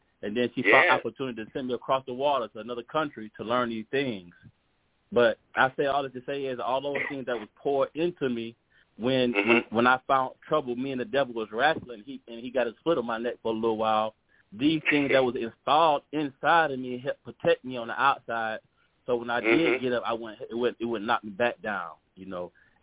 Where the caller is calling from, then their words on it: Atlanta, Georgia, United States; I'm calling from Atlanta, Georgia.